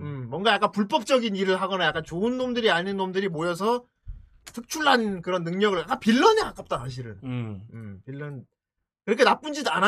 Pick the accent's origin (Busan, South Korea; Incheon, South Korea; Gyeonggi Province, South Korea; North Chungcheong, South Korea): Busan, South Korea; 후대인 연배쯤 되는 사람들 중에 부산 출신들은 다 같을 거예요. 후대인 초중딩 시절 후대인 뭐 유치원 때부터 후대인 어릴 때는 부산 살았잖아요.